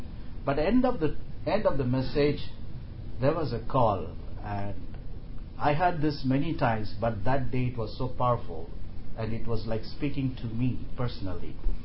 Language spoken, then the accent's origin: English; India; English is a second language; I was born into a Christian family. By the way, I come from India, a land is filled with people.